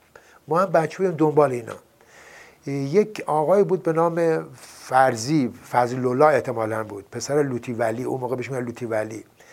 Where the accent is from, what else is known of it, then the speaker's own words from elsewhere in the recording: Chamsangar, Lorestan, Iran; born there; این ایستگاه راهن چمسنگر در کنار رودخانه سزار که رودخانه است که از در واقع لرستان میره به سد دز میریزه، اونجا من به دنیا آمدم.